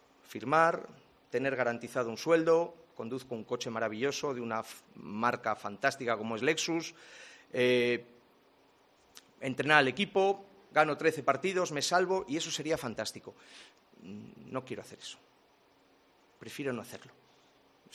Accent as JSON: {"language": "Spanish", "town": "Valladolid", "region": "Castile and León", "country": "Spain", "said": "soy de Valladolid"}